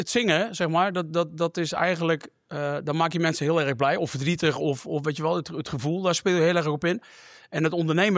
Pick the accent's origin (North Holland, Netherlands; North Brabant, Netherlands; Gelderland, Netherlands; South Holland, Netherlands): Gelderland, Netherlands; Tiel; 47 jaar oud, geboren en getogen in Tiel. Opgevoed in een ondernemersgezin.